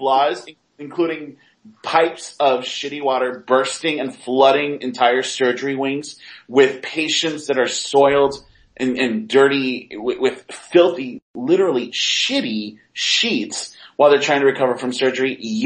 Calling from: United Kingdom; from the UK. All I can say to this is how glad I am to be British and live in the UK.

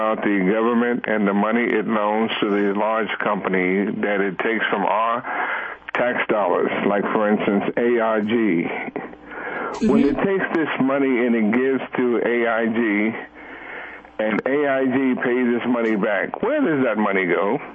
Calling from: New York, United States; Good morning, Latrice. … I'm from New York.

